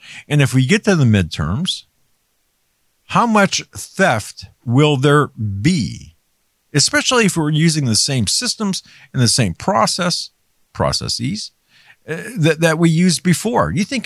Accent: Pennsylvania, United States

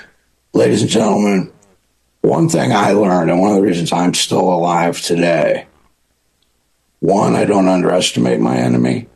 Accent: United States; But as an American, I never liked the Patriot Act.

